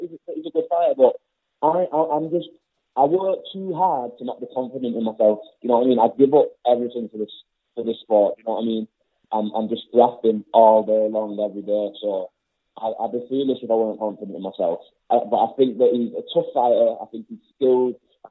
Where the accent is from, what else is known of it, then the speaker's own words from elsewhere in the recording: Bolton, North West England, United Kingdom; Yeah, I'm from Bolton, mate.